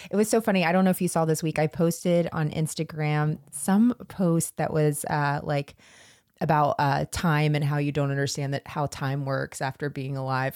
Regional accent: United States; I am from the North Florida, South Georgia region, and French isn't really something we're known for.

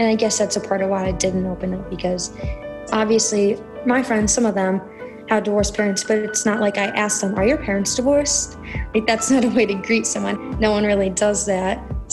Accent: Cleveland, Ohio, United States; I'm 15 years old, and I'm from Cleveland, Ohio.

